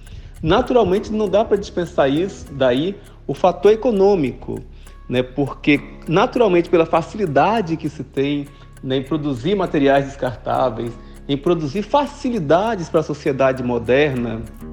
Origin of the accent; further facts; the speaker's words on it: Caravelas, Bahia, Brazil; Então, Contini, eu sou natural, né, de Caravelas.